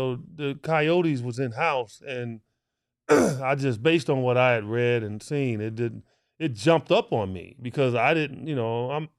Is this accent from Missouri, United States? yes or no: no; Chicago, Illinois, United States; I'm from Chi-Town, you know.